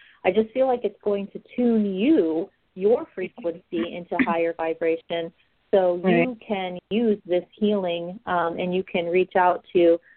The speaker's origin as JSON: {"language": "English", "region": "Ohio", "country": "United States", "said": "Patricia, you know, I'm from Ohio, and I have my undergrad in Baldwin-Wallace, so I'm very, very familiar with the area"}